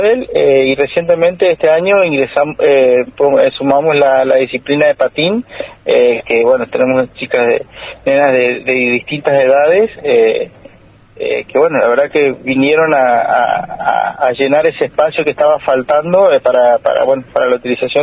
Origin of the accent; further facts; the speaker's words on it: General Pinedo, Chaco, Argentina; Te corrijo, soy de General Pinedo.